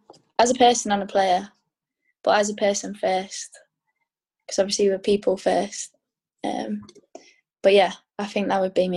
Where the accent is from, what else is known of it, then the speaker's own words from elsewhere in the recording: England, United Kingdom; Being so close to playing at Wembley, and obviously being English, like Wembley's such a big thing for us, and to play at Wembley would mean so much.